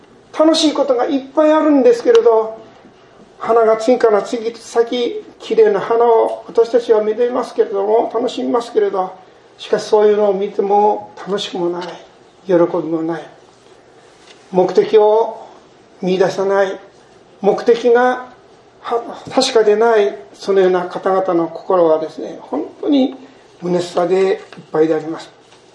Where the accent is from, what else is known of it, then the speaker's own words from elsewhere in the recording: Ogaki, Gifu, Japan; 私はこう岐阜県の大垣の出身ですから